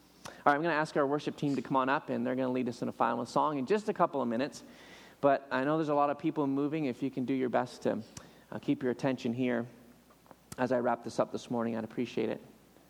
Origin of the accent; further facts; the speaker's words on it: Canada; now in United States; I'm a Canadian citizen and U.S. permanent resident